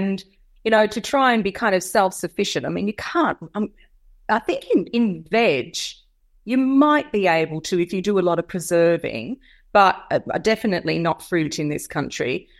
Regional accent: Wodonga, Victoria, Australia; also born or lived in Melbourne; And when I moved away from Wodonga and I went to uni in Melbourne, I always was growing things, even on my balcony in my flat.

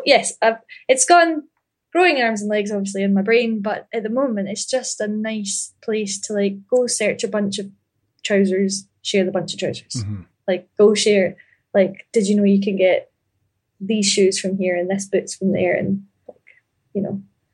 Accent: Ayr, Scotland, United Kingdom; But I grew up in Ayr, A-Y-R

